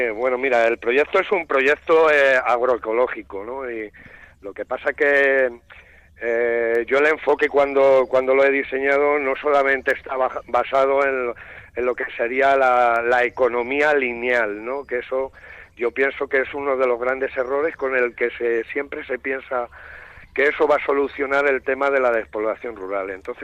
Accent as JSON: {"language": "Spanish", "town": "Madrid", "region": "Community of Madrid", "country": "Spain", "tie": "born there", "said": "Bueno, soy nacido en Madrid."}